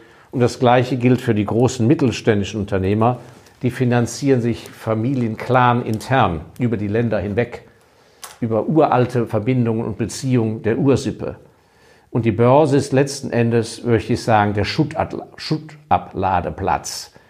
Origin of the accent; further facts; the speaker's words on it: Hong Kong; ich habe ja meine Kindheit in Hongkong verbracht, als Hongkong noch ein sehr kleiner Kolonialposten war. Bin da in die englische Grundschule gegangen mit zu warmer Schuluniform und habe Hongkong mit 2 Millionen Einwohnern erlebt.